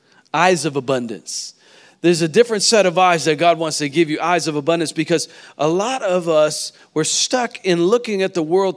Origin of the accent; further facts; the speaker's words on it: Missouri, United States; now in Nashville, United States; I grew up in Missouri, but Nashville's our home.